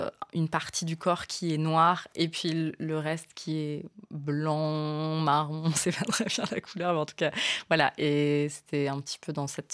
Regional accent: France; je suis une femme métisse, je suis française, d'un père camerounais et d'une mère française.

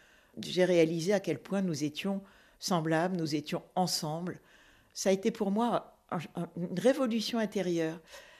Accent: Tunisia; born there; Alors moi, je suis née en Afrique du Nord, exactement en Tunisie, et j'y suis née il y a 76 ans. J'ai vécu les premières années de l'indépendance de la Tunisie.

